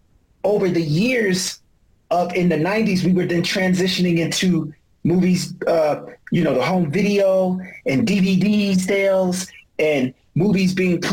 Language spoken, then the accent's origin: English; Willingboro, New Jersey, United States; It was me and 2 people from my hometown from Willingboro, … and ….